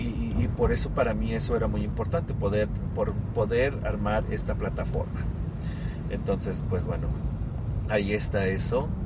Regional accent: Mexico; now in United States; yo soy de México

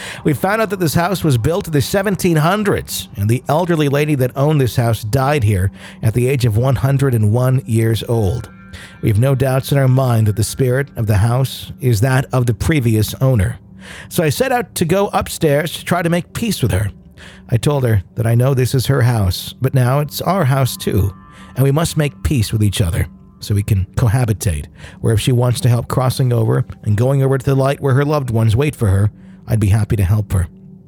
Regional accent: Ohio, United States; born there; now in Massachusetts, United States

